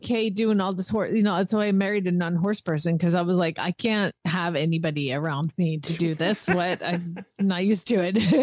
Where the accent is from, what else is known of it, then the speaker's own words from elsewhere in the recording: the South, United States; yeah, I'm from the South. We don't have hoagies there.